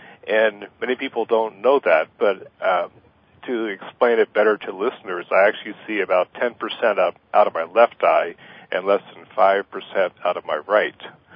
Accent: Boston, Massachusetts, United States; born there; When I was born in Boston, which happened to be in the midst of the Second World War

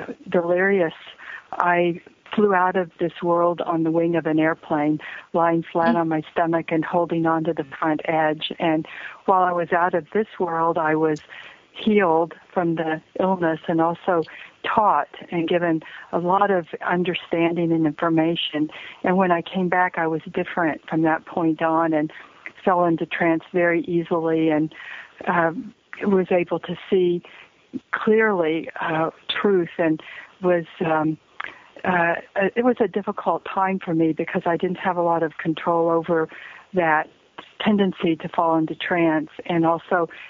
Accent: Oklahoma, United States; born there; I was born in Oklahoma, and my grandmother was a Choctaw tribal member, an original enrollee

